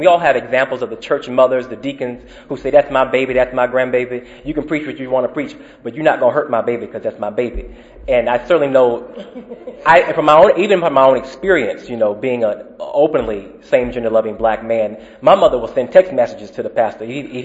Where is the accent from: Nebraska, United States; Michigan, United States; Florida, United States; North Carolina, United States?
Florida, United States; I know growing up in Sunday school in Florida, hearing things like we see on the left of this slide